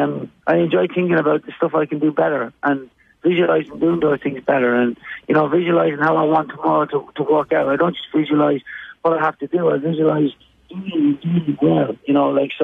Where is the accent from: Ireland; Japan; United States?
Ireland; I love that I grew up in Ireland.